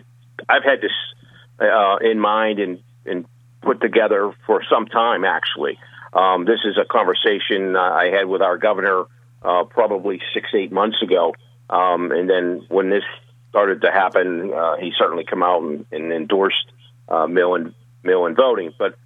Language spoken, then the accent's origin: English; Pennsylvania, United States; I'm from Allegheny County, as you mentioned, from our county election folks.